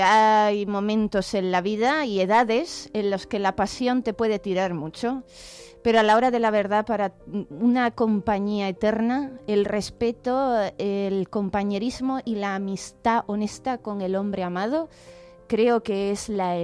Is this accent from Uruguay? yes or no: no; Málaga, Andalusia, Spain; soy una malagueña muy agradecida con Sevilla.